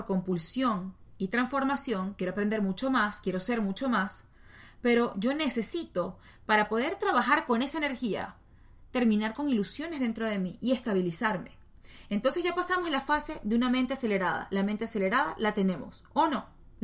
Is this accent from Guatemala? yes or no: no; Venezuela; soy venezolana, soy abogada